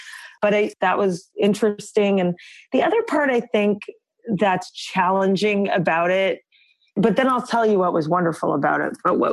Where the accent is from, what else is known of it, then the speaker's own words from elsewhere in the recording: New York, United States; I'm a New Yorker, so I don't have a car.